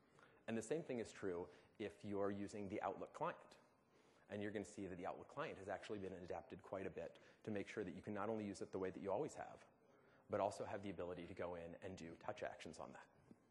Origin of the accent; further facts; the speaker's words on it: United States; accent: American; In that case, I can only assume it's because you love my American accent.